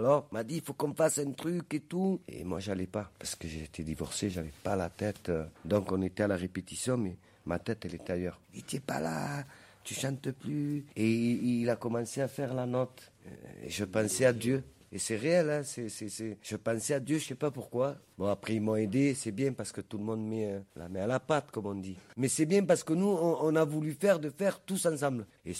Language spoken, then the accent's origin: French; France; Et d'origine, gitane andalou, et nous on est né en France.